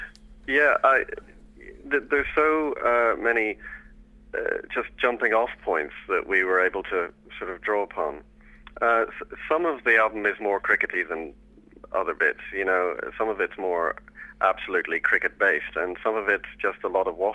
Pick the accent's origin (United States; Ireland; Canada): Ireland; Dublin, Leinster; accent: Dublin; I struggle with my own accent, to be honest.